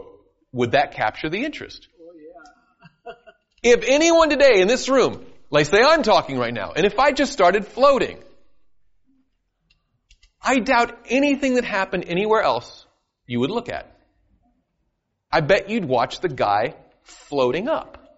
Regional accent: the South, United States; Now, I'm from the South. You think about something being quick as grease lightning.

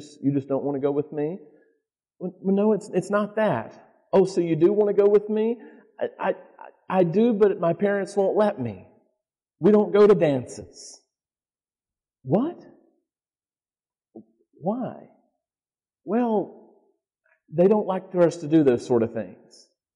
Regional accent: North Carolina, United States; Now, you have to remember, I'm from North Carolina, and there's two primary sports teams in college sports in North Carolina.

